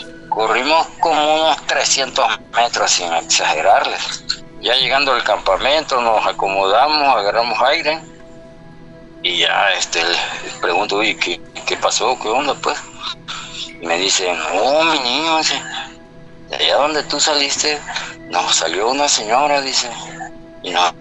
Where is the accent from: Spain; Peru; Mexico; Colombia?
Mexico; Villahermosa, Tabasco; Yo soy de Villahermosa, Tabasco.